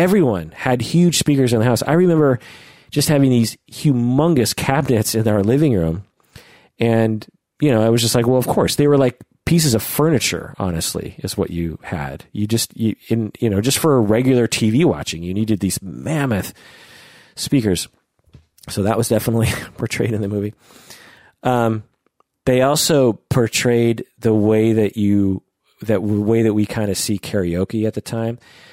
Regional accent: Seattle, Washington, United States; you know, I'll say, oh, where are you from? Oh, I'm from Seattle.

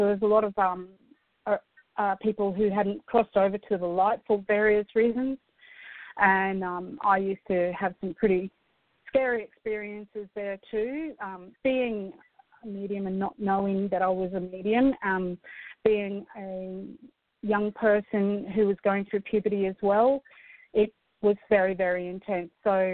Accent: Altmore, Scotland, United Kingdom; when I was a child, I was born in Scotland, and I spent my formative years there in a little village called Altmore by the town of Keith

